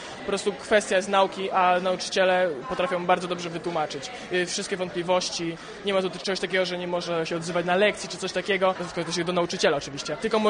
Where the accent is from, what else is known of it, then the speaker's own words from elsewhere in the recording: Działoszyn, Łódź Voivodeship, Poland; now in Wieluń, Poland; bo ja nie jestem stąd przede wszystkim. Ja jestem tutaj z Działoszyna akurat.